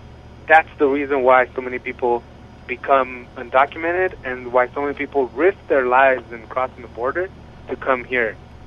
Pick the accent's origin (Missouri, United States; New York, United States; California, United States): California, United States; Watsonville; born there; Man, me, I was born in Watsonville.